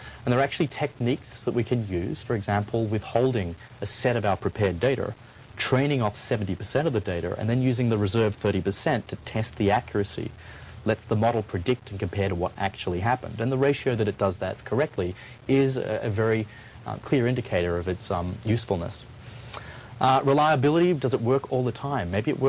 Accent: Australia; Well, I've got to say I'm Australian. We can drink at 18.

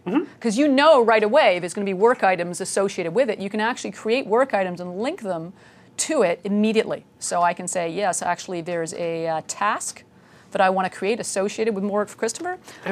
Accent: Canada; I am a Canadian after all.

